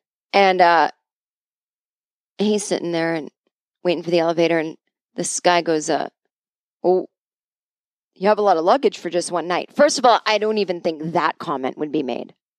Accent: Boston, Massachusetts, United States; moved away as an adult; now in Los Angeles, United States; And I said, Los Angeles, which still seems so weird because I'm from Boston, but I've literally now lived in Los Angeles, 18 years almost, and I lived in Boston 24.

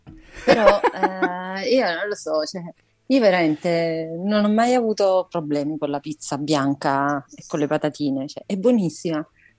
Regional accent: Naples, Campania, Italy; io subisco forti, forti accuse perché sono napoletana

